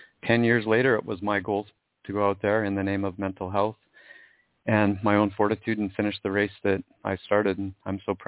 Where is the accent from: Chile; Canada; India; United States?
Canada; Chilliwack, British Columbia; I mean, I'm a farm boy. I grew up in Chilliwack in the Fraser Valley